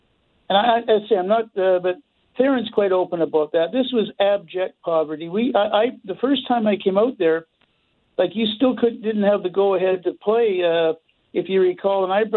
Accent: Winnipeg, Manitoba, Canada; growing up in Russell or me in Winnipeg at an earlier

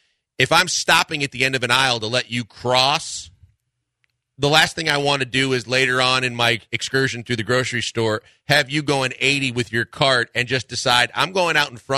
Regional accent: Midwest, United States; Me, especially growing up in the Midwest.

